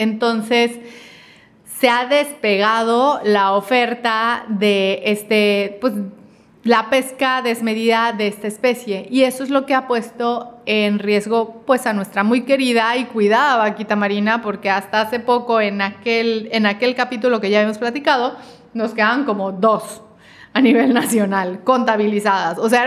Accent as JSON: {"language": "Spanish", "country": "Mexico", "said": "O sea, a nosotros como mexicanos y como habitantes de nuestro país."}